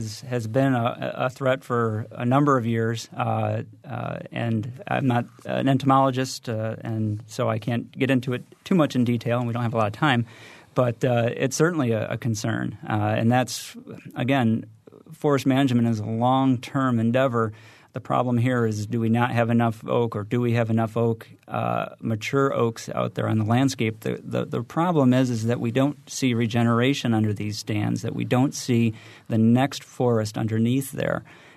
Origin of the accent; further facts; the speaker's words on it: New England, United States; I'm originally from New England